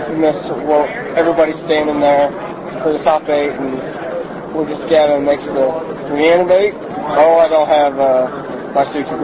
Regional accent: Indiana, United States; considering I was from Indiana

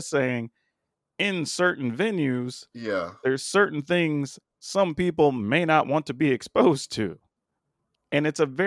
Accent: Texas, United States; I'm like, yeah, obviously, I'm from Texas, you know, whatever.

